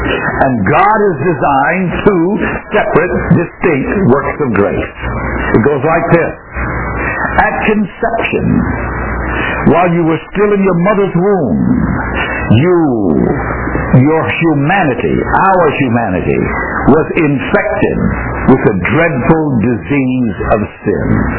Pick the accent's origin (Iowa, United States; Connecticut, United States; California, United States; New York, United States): New York, United States; I grew up in New York, where almost everybody has a big nose.